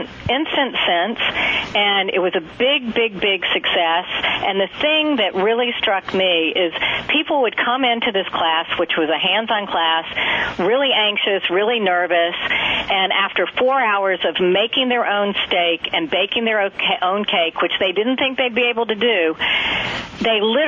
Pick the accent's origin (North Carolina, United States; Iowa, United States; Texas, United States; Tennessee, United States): North Carolina, United States; moved away; I grew up in North Carolina, and I moved away, and I realized that if I was only going to have North Carolina-style pulled pork more than once or twice a year, I was going to have to teach myself how to make it.